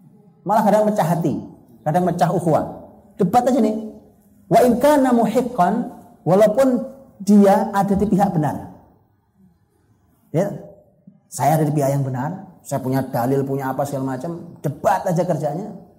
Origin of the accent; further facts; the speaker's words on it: Java, Indonesia; saya sebagai orang Jawa